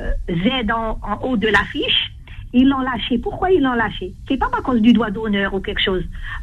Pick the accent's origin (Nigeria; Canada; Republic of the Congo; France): France; Alors qu'on est français, et des fois plus français que certains.